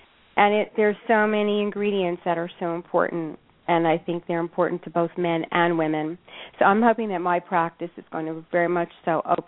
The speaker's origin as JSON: {"language": "English", "town": "Montreal", "region": "Quebec", "country": "Canada", "tie": "born or raised there", "said": "I am Canadian, originally from Montreal, a beautiful city, and grew up in the snow."}